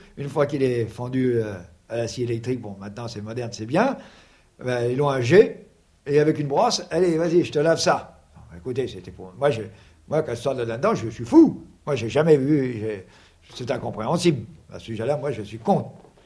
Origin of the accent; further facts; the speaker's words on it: Normandy, France; j'ai fait l'abattoir, oui, chez moi en Normandie, je sais faire l'abattoir